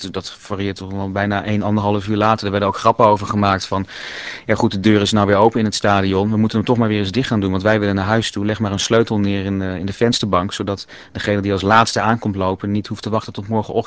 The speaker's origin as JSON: {"language": "Dutch", "country": "Netherlands", "said": "Maar de Olympische Spelen van Amsterdam zullen wij ons als Nederlanders niet herinneren"}